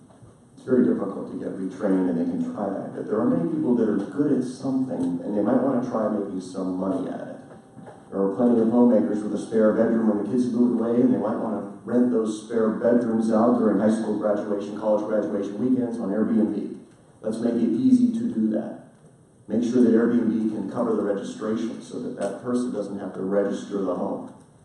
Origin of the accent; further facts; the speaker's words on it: Pittsburgh, Pennsylvania, United States; I grew up in Pittsburgh, PA, worked at a steel mill, and steel was the industry that drove Western Pennsylvania.